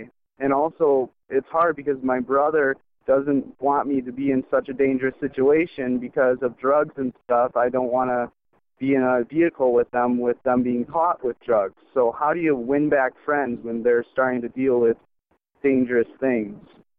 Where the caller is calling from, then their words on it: Grand Rapids, Michigan, United States; Hi, I'm from Grand Rapids, Michigan. I'm a college student at GBC